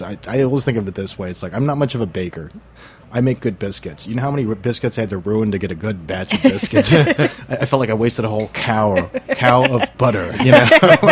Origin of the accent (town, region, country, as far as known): Guam; born or raised there